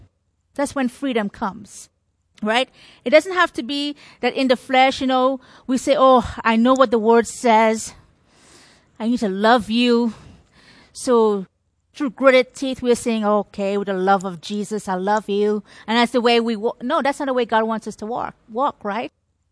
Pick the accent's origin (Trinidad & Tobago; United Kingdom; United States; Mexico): Trinidad & Tobago; And I remember growing up in Trinidad